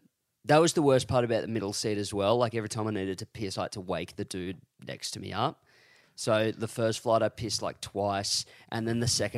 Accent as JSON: {"language": "English", "country": "United Kingdom", "said": "I am the Brit of BLT."}